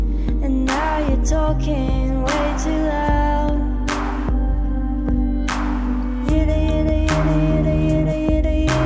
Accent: Adelaide, South Australia, Australia; I grew up in Adelaide, but on my dad's side, we're Nukanu, which is from the Southern Flinders Ranges, so I'm pretty connected to that place as well as where I grew up as well.

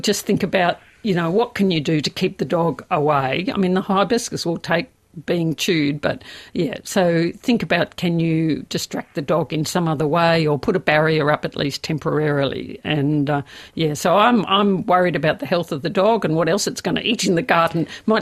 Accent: Melbourne, Victoria, Australia; I grew up in Melbourne, and they were one of my favourite plants.

